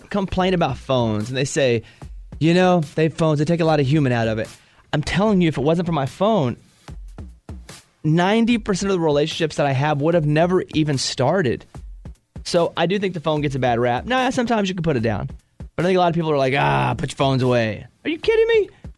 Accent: Arkansas, United States; I grew up in Central Arkansas at a school. We graduated 48 kids, I believe. We were the largest graduating class in years at my school. We're a small town, very poor school.

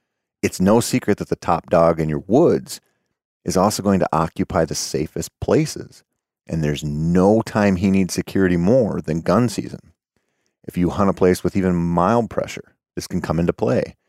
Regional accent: Minnesota, United States; during muzzleloader season here in my home state of Minnesota

